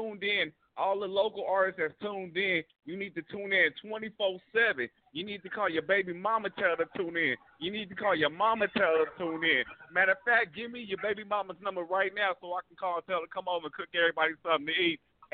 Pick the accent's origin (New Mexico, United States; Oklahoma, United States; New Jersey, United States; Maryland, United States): Oklahoma, United States; Tulsa; now in Kansas, United States; I'm from Tulsa, Oklahoma, but I'm still in Kansas.